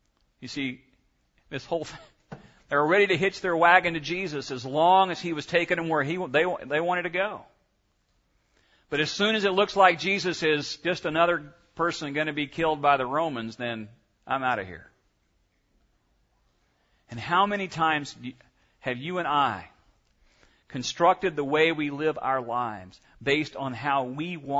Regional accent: the South, United States; As a boy growing up in the Bible Belt of the South, I heard this taught over and over again

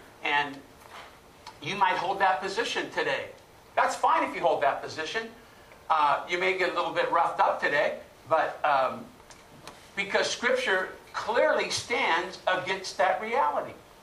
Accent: California, United States; You know, I grew up in the Bay Area, and I'd never really been around thunderstorms and lightning. We moved to Arizona

